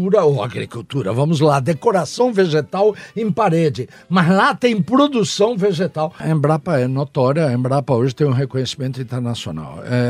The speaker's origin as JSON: {"language": "Portuguese", "country": "Brazil", "said": "Olha, eu vou confidenciar, como brasileiro fiquei muito orgulhoso"}